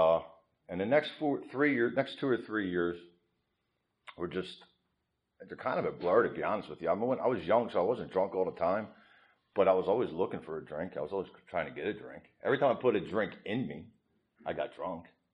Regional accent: Philadelphia, Pennsylvania, United States; So I grew up in Northeast Philly, normal family, like I was raised good, didn't want for anything

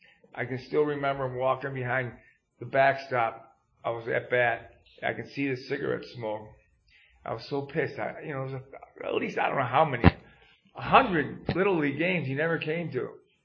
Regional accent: New York, United States; now in Pennsylvania, United States; And I come from New York on the Canadian border. I came to Pennsylvania via the Department of Corrections.

